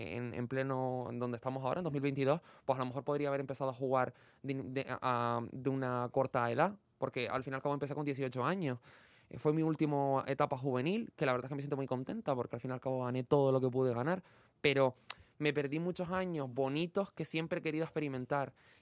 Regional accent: Canary Islands, Spain; vengo de una isla pequeña como Gran Canaria

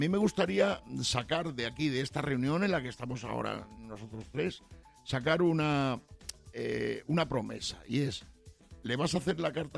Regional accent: Extremadura, Spain; Ten en cuenta que soy extremeño.

